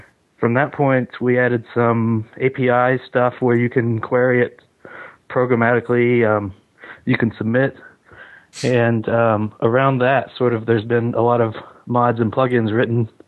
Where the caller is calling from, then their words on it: Chattanooga, Tennessee, United States; Chattanooga, Tennessee.